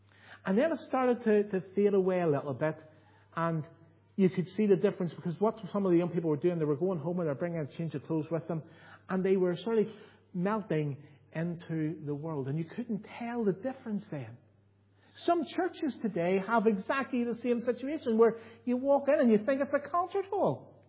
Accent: Belfast, Northern Ireland, United Kingdom; I lived in Belfast, I was brought up in Belfast

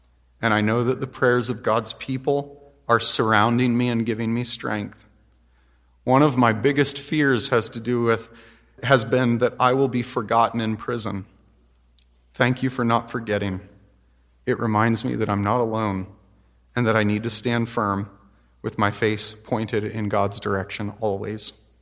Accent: Pennsylvania, United States; lives very close to where I grew up in Pennsylvania.

